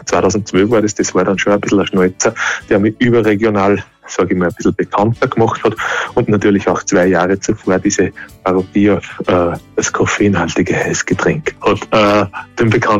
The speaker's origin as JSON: {"language": "German", "town": "Linz", "region": "Upper Austria", "country": "Austria", "tie": "born or raised there", "said": "Ich bin waschechter Linzer, wie man so sehr sagt. Born and raised in der Stahlstadt. Verbringe meine Sommer im Salzkammergut."}